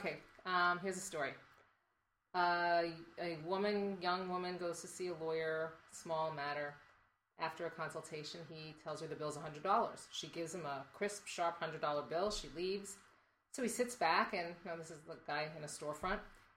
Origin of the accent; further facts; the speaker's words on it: Brooklyn, New York, United States; And I'm from Brooklyn, so someone knew me there and said, oh, you have to meet these people. And there were pictures all over of just where I grew up.